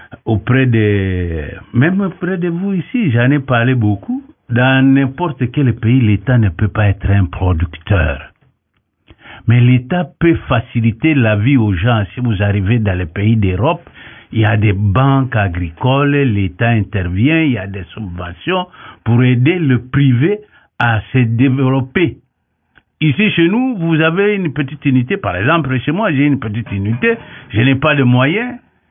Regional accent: Lomé, Maritime, Togo; Vous voulez aller, par exemple, chez moi à Lomé, là.

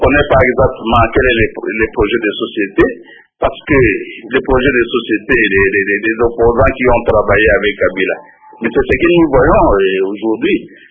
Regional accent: DR Congo; Et l'opposition chez nous au Congo

